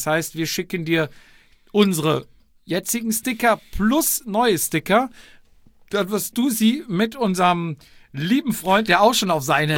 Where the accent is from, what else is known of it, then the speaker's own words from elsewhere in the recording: Austria; als Österreicher